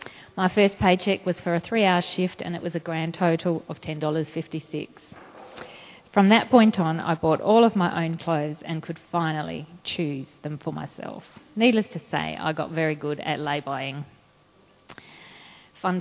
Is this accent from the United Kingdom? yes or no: no; Bordertown, South Australia, Australia; I was born and raised in Bordertown, population 2,200, as number three of four kids.